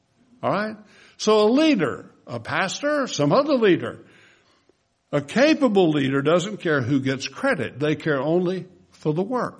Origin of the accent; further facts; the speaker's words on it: Winfield, United States; My dad used to go on Saturdays in Winfield, my hometown, to get a haircut.